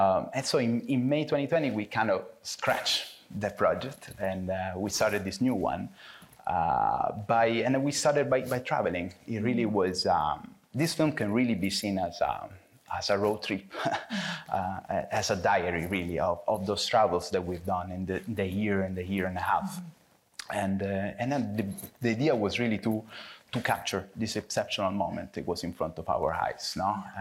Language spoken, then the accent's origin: English; Italy; That's something that we didn't experience growing up in Italy.